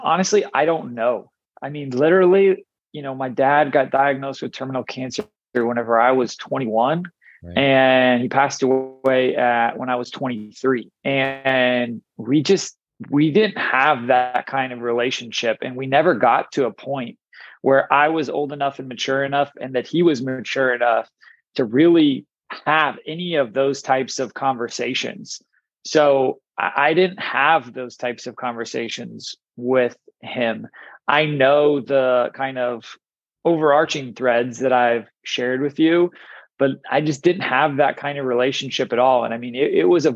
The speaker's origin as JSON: {"language": "English", "town": "Chicago", "region": "Illinois", "country": "United States", "tie": "born or raised there", "also_born_or_lived": "Tulsa, Oklahoma", "said": "So I was born in Tulsa, Oklahoma. Okay. When I was one, we moved to Chicago. I lived in Chicago for 3 years."}